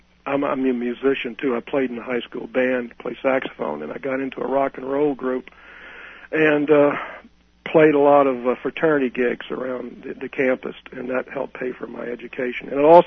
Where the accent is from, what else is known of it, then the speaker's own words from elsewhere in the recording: Gainesville, United States; Well, Gainesville's then, back in the 50s and 60s, is a lot different than it is now. It was a small town.